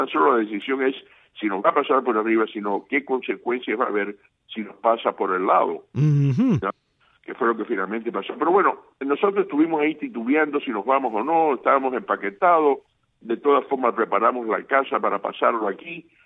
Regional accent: Cárdenas, Matanzas, Cuba; also born or lived in New Jersey; now in United States; yo soy oriundo de Cárdenas. Ajá. Cárdenas y Varadero, y cuando vine para los Estados Unidos en el 1964, pues extrañé muchísimo mi esquinita mágica del Caribe

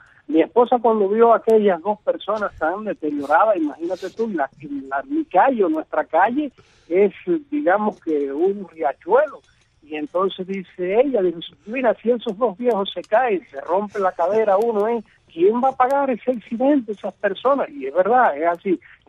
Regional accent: Cuba; Yo soy un ciudadano cubano

